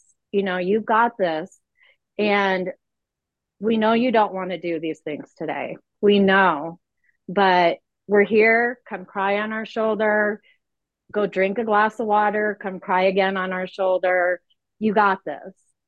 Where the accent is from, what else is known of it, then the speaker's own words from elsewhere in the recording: Nebraska, United States; from Nebraska